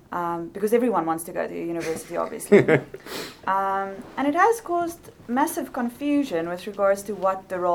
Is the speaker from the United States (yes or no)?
no; South Africa; because I'm from South Africa.